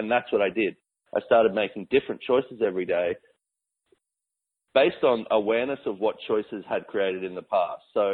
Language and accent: English; Sunshine Coast, Queensland, Australia; especially where I grew up in the Sunshine Coast, Queensland, Australia, which is so like small life syndrome of magnitude